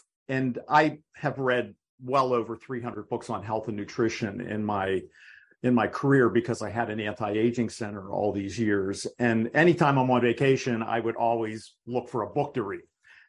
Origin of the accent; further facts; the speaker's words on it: Pittsburgh, Pennsylvania, United States; now in Miami Beach, United States; Well, I am from Pittsburgh, but right now I am in sunny Miami Beach.